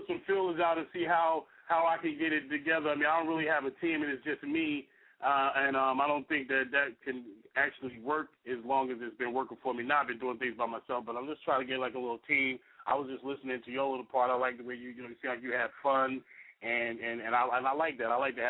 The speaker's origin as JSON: {"language": "English", "town": "Newark", "region": "New Jersey", "country": "United States", "tie": "born or raised there", "lives_now": "Irvington, United States", "said": "Yeah, I mean, I grew up in Newark. Right now I'm in Irvington, New Jersey, but I grew up in Newark, yes."}